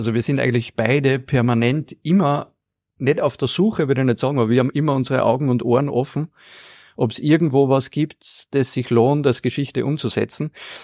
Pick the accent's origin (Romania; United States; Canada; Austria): Austria; ich komme aus dem Norden Österreichs